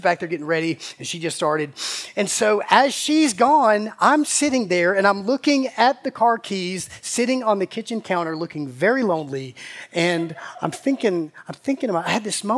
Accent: Macon, Georgia, United States; She loved Rusty Wallace, and we grew up in Macon.

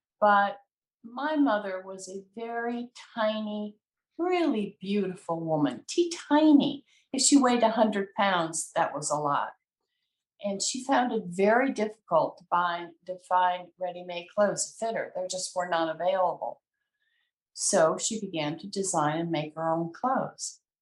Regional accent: Chicago, Illinois, United States; Well, I was born and raised in Chicago. I am so happily a Midwesterner. I just am a Midwesterner.

